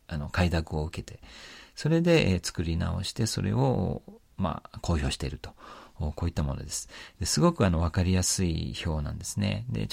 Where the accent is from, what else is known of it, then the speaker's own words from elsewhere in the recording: Isahaya, Nagasaki, Japan; で、私のふるさと、諫早のですね